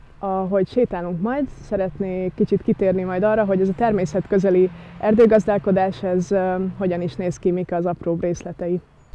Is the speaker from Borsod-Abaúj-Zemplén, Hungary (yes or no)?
no; Budapest, Hungary; Ugyanis Budapesten nőttem föl, és a budapestieknek ez egy nagyon kedvelt kirándulóhelye.